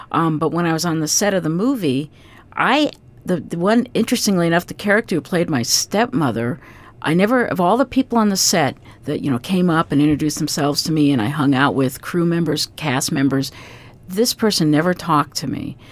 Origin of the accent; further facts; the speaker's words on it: Alaska, United States; and I went inside and I said, "Hi, I'm from Alaska."